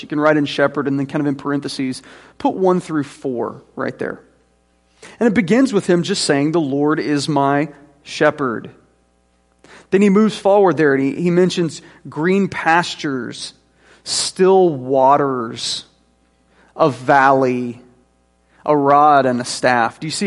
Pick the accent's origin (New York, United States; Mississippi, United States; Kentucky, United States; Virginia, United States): Mississippi, United States; Jackson; because I grew up in Northeast Jackson playing roller hockey.